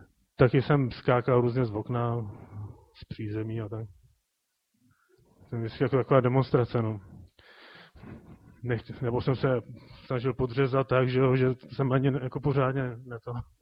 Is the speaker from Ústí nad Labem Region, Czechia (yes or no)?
yes; Teplice, Ústí nad Labem Region, Czechia; já pocházím z Teplic ze severu, jak je Teplice, Dubí a tady to území.